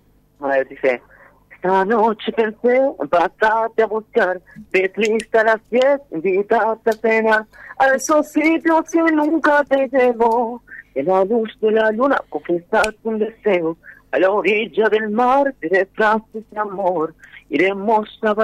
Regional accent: Tartagal, Salta, Argentina; yo soy de Tartagal

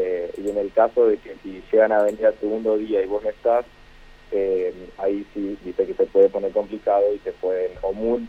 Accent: Federal, Entre Ríos, Argentina; now in Mar del Plata, Argentina; yo soy de Entre Ríos, de Federal, me vine a hacer la cuarentena a Mar del Plata

